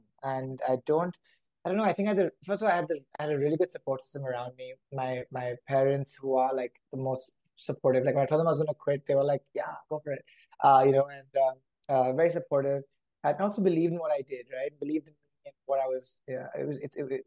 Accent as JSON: {"language": "English", "region": "Dubai", "country": "United Arab Emirates", "tie": "born or raised there", "also_born_or_lived": "India", "moved": "as an adult", "said": "I was born in India. I grew up in Dubai actually, and went to study undergrad in the US."}